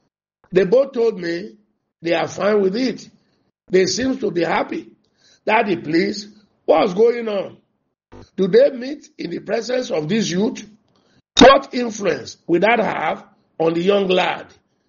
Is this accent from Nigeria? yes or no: yes; Sokoto, Nigeria; I grew up in Sokoto, which is called Muslim state, but I'm still very much a Christian.